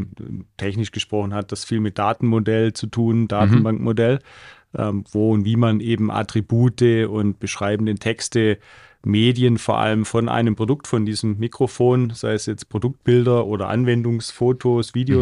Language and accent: German; Swabia, Germany; now in Munich, Germany; Münchner, genau. Nicht gebürtig, aber ich lebe hier als Schwabe, als Exilschwabe seit 16 Jahren sozusagen.